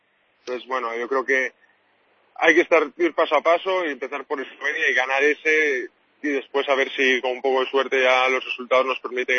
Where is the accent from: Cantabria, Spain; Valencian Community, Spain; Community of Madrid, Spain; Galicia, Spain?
Galicia, Spain; Cangas; poder representar a Galicia como un deportista olímpico, a mi pueblo también, a Cangas